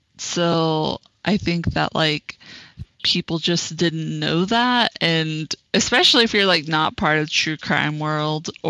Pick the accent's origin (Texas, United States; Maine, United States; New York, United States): Texas, United States; I grew up in Texas, and for those of you that don't know